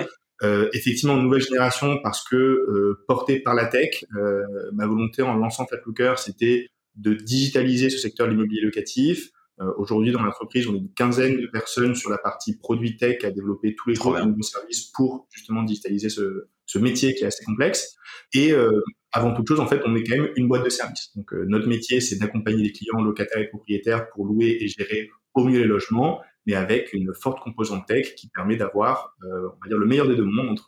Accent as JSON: {"language": "French", "town": "Marseille", "region": "Provence-Alpes-Côte d'Azur", "country": "France", "said": "Moi, je viens de Marseille"}